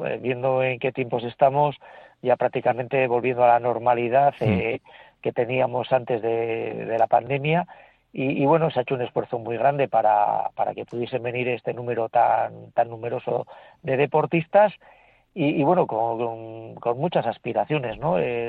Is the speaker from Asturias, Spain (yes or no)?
no; Basauri, Basque Country, Spain; por desgracia pocas en mi tierra, pero ahora que tengo la oportunidad de poder traerlas a Basauri o a Vizcaya